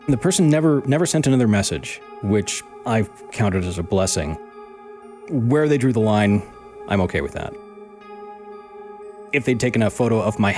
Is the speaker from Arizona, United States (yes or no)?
yes; Arizona, United States; New Mexico. Then Arizona, my home state.